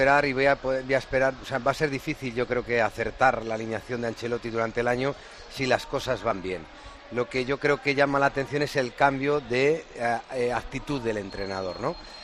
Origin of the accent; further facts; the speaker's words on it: Castilla-La Mancha, Spain; he estado en mi tierra, en La Mancha